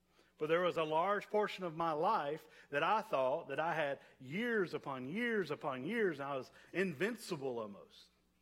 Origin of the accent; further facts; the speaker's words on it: the South, United States; I grew up in the South. Never been to a funeral where somebody went to hell.